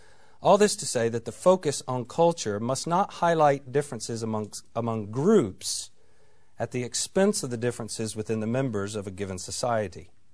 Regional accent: United States; now in Edinburgh, United Kingdom; As an American living in Edinburgh, in Scotland, in the UK, in Europe

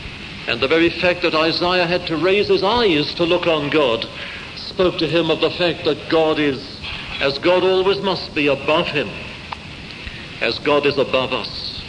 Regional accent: England, United Kingdom; Perhaps it's because I'm English, I prefer the short word to the long one.

